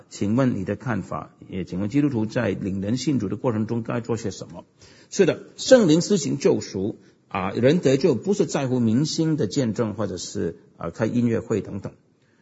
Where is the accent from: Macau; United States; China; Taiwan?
United States; 那我们美国人的